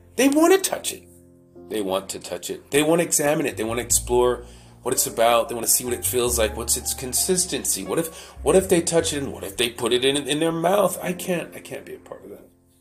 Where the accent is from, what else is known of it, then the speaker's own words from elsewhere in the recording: New York City, New York, United States; Like, okay, so I'm from New York, right? We got Times Square.